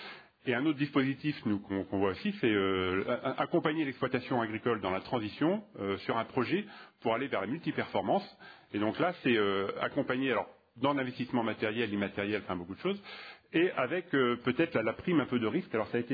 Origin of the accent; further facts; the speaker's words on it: Nouvelle-Aquitaine, France; chez moi en Charente-Maritime, hein, deuxième zone humide de France